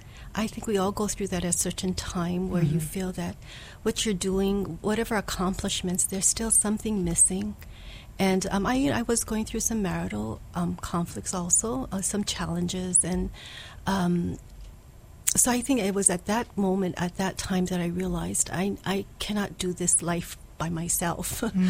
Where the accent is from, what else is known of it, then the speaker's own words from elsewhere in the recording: Pearl City, Hawaii, United States; also born or lived in Kalihi; Well, I grew up in Kalihi in the beginning first few years of my life and then moved to Pearl City as a kindergartner. I attended Pearl City Elementary, then high school.